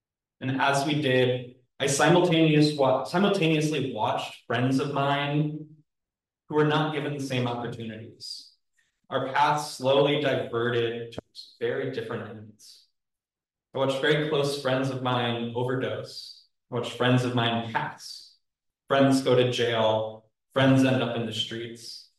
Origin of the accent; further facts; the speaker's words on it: Madison, Wisconsin, United States; Was born and raised in Madison, Wisconsin, attending Madison Mennonite Church. Our urban congregation shared space with a local UCC church, and growing up, our congregation represented what most of my understanding was of community.